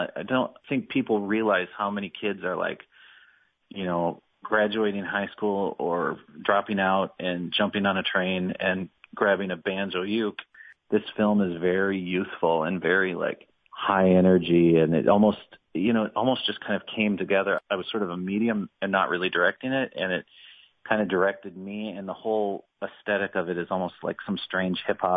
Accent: Twin Cities, Minnesota, United States; I grew up in the Twin Cities, so I was aware of the battle and heard about it, but I just never attended or anything.

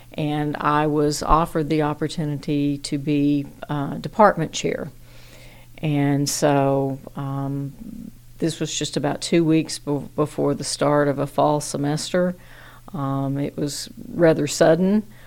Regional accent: Jonesboro, Arkansas, United States; actually Jonesboro is my hometown, so I grew up in Jonesboro.

